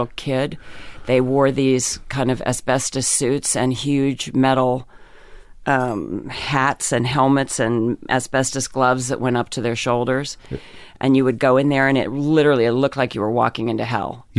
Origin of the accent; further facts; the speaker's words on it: Pennsylvania, United States; In Pennsylvania.